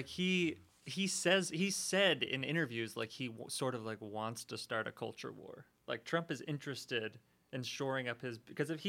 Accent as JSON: {"language": "English", "town": "Dallas", "region": "Texas", "country": "United States", "said": "I'm from Dallas, and it was amazing watching social media people like Dallas football fans on Monday night"}